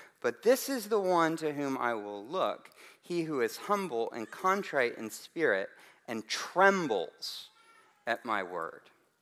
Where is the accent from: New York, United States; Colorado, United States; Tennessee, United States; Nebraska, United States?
Tennessee, United States; Chattanooga; I grew up in Chattanooga.